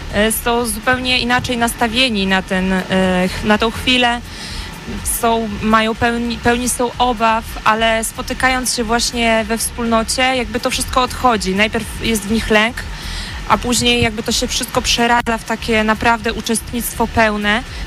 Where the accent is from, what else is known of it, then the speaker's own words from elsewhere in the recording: Biała Podlaska, Lublin Voivodeship, Poland; now in Nysa, Poland; aktualnie teraz jestem z Nysy. Rodzinnie pochodzę ze wschodu okolicy Białej Podlaski. I w zgromadzeniu jestem od 4 lat.